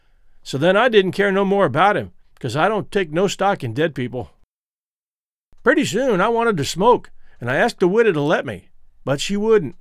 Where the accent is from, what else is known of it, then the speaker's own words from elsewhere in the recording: Rock Island, Illinois, United States; I spent ages 7, 8, and 9 growing up on the Mississippi in Rock Island, Illinois, and I spent my summer days exploring.